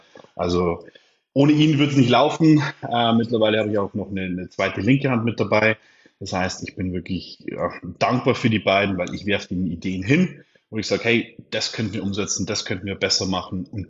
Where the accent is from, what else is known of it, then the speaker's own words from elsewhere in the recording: Regensburg, Bavaria, Germany; ich komme aus Regensburg, bin in 9 Tagen 32 Jahre alt.